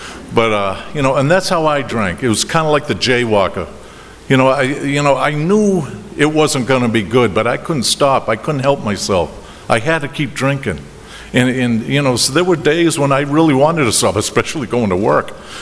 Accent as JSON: {"language": "English", "town": "Boston", "region": "Massachusetts", "country": "United States", "accent": "Boston", "said": "But there's the, okay, here comes my Boston accent."}